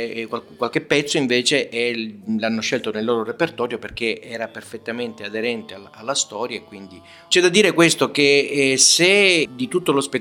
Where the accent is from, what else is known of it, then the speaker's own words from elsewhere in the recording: Palermo, Sicily, Italy; io fin da bambino sono siciliano, sono di Palermo